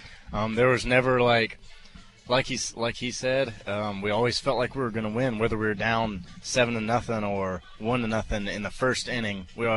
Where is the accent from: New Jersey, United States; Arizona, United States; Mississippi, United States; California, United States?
Mississippi, United States; I know that's interesting considering I'm from Mississippi.